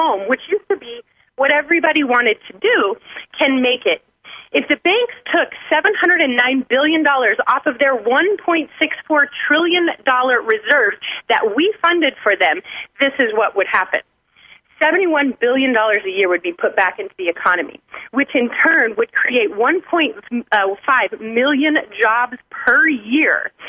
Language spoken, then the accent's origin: English; United States; So we, as the American public, need to come together to our senators, to our officials, and tell them what we need